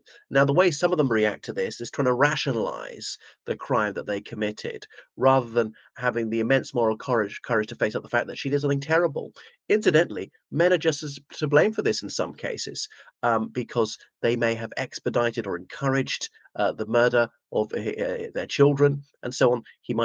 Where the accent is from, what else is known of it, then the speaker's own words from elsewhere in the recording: Ireland; from Ireland.